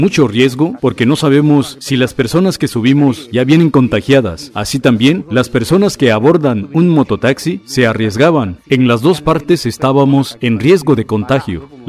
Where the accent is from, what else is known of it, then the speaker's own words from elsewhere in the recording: Juchitán, Oaxaca, Mexico; soy originario de Juchitán.